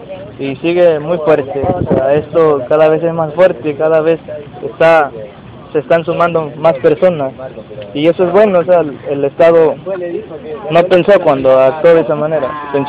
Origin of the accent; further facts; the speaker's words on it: Mexico; somos ciudadanos mexicanos que queremos un futuro mejor para una familia